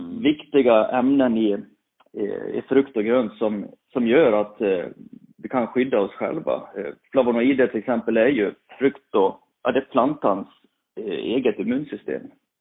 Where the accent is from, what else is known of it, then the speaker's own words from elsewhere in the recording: Borlänge, Dalarna County, Sweden; Jag kommer från Borlänge. Kanske hörs på min dialekt.